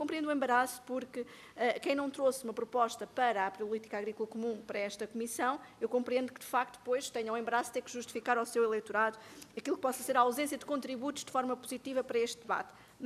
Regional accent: Lisbon, Portugal; eu sou alfacinha e sou alfacinha com muito orgulho

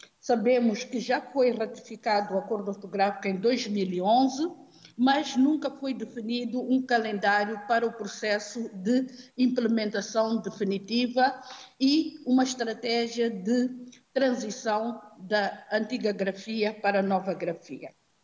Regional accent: Mozambique; E como eu sou moçambicana, se calhar com mais propriedade consigo falar

